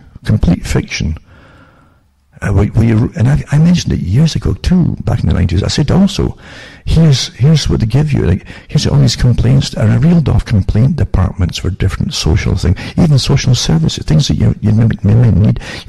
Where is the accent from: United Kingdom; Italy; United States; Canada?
United Kingdom; I think growing up in Britain, it was way ahead of a lot of countries with its psychological techniques embedded in plays and dramas.